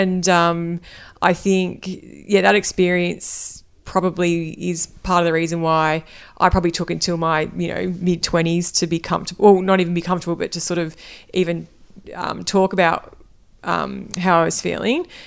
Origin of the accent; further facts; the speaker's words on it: Bendigo, Victoria, Australia; I grew up in Bendigo, so I'm from a regional town. Yeah, yeah. I lived there until I was, into 18, went to uni, then came back to Bendigo and worked in my early 20s.